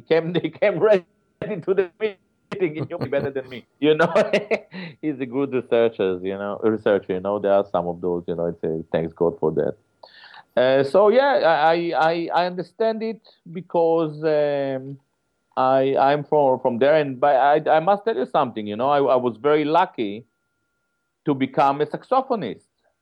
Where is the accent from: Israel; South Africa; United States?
Israel; I'm from Israel